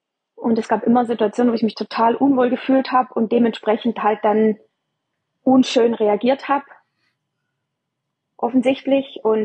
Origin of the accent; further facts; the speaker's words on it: Baden-Württemberg, Germany; ich komme aus Schwaben